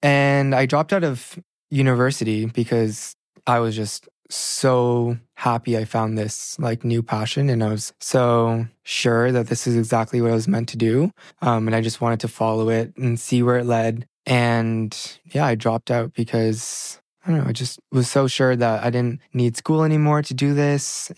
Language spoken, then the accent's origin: English; Canada; I'm from Canada.